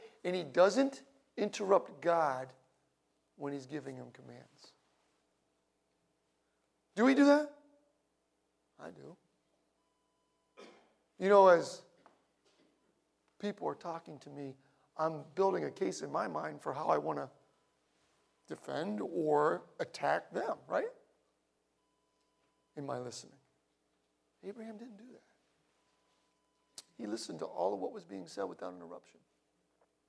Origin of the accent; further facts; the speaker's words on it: Scranton, Pennsylvania, United States; I'm from Scranton.